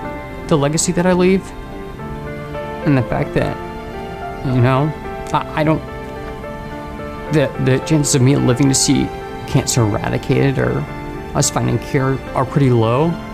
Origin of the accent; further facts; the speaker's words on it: Carmel, Indiana, United States; born and raised in Carmel, Indiana.